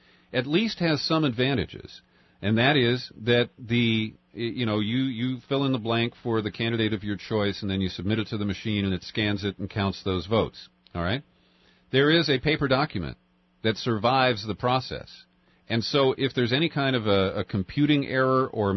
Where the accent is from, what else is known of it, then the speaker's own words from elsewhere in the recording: United States; born there; because as an American born here, it's frustrating when you go into a retail store